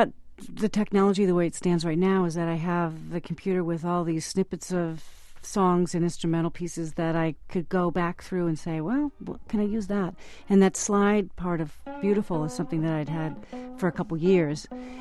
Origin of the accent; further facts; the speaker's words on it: Wisconsin, United States; now in Cambridge, United States; But anyway, I'm from the Midwest originally, and I know that... I moved out here.